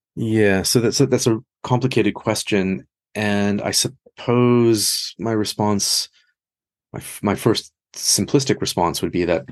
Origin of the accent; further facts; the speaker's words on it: Canada; also born or lived in United States / United Kingdom; So, you know, I'm from Canada. I've lived in the United States and I've lived in the United Kingdom.